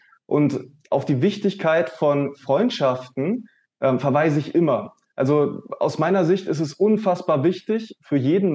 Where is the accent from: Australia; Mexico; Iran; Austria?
Australia; now in Berlin, Germany; Als ich hier nach Berlin gekommen bin, also ich bin ja aus Australien nach Berlin